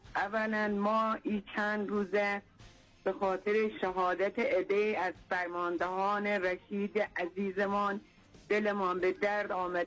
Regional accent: Iran; ما ایرانی هستیم، در خاک ایران بزرگ شدیم، در ایران متولد شدیم، در ایران میمیریم.

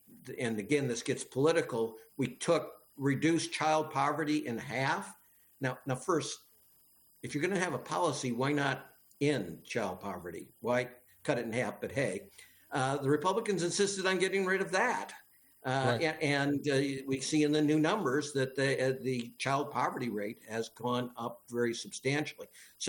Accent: Dearborn, Michigan, United States; I can tell you, I grew up in Dearborn, worked for Ford Motor Company.

